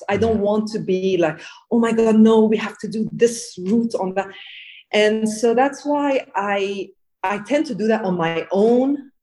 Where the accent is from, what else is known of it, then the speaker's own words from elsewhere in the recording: Dubai, United Arab Emirates; also born or lived in Switzerland / United States; I was born in 1970. Therefore, I grew up in Dubai and then went, studied in Switzerland, the United States, and came back to Dubai.